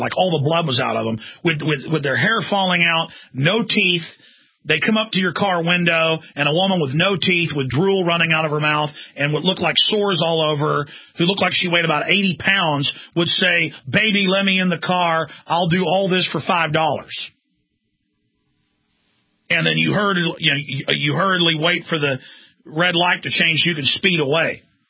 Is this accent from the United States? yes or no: yes; Dallas, Texas, United States; I remember growing up in Dallas as a teenager and just seeing the crack zombies.